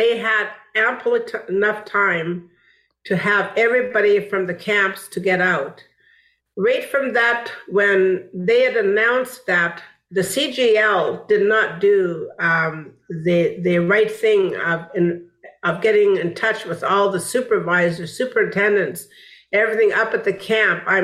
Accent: British Columbia, Canada; I'm from the Wet'suwet'en Nation, and I'm from the Luxilio clan, which means small frog.

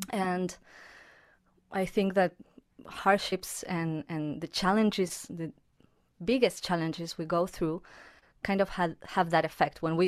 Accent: Argentina; English is a second language; now in Winnipeg, Canada; I am from Argentina. I moved to Canada, to Winnipeg in 2016.

